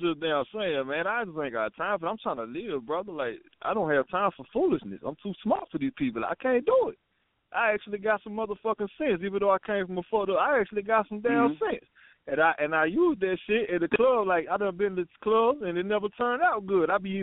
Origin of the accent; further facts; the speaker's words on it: Georgia, United States; I'm from Georgia. I'm 3 hours from Atlanta. I'm dirty South Georgia.